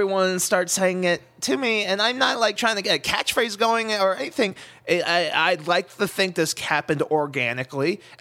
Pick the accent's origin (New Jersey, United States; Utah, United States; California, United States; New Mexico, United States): New Jersey, United States; So first 14 years of my life, I'm originally from New Jersey.